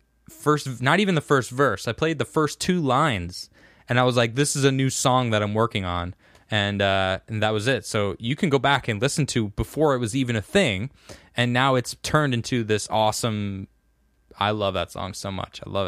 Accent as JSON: {"language": "English", "town": "Chicago", "region": "Illinois", "country": "United States", "tie": "born there", "said": "Well, that's easy. Chicago. You guys should know that, right? I was born in Chicago."}